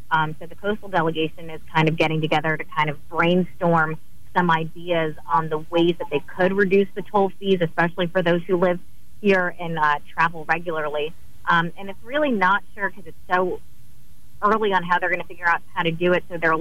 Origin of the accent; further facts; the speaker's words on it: New Jersey, United States; I mean, I'm from New Jersey, so I'm used to toll roads.